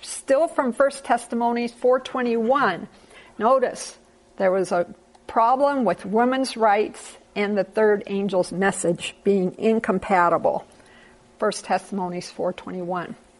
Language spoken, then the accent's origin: English; Thailand; I was born and reared in Thailand. My parents were missionaries in Thailand for 26 years. I didn't live there for 26 years, obviously, but I spent my whole childhood in Thailand.